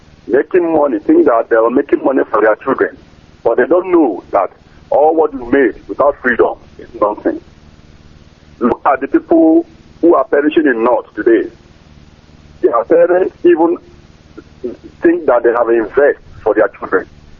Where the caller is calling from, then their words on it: Osun, Nigeria; from Gizu. I'm calling from Osun State.